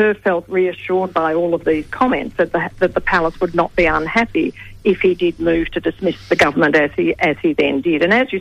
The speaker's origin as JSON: {"language": "English", "country": "Australia", "said": "as a historian, as well as, of course, as an Australian, felt that this was just not right"}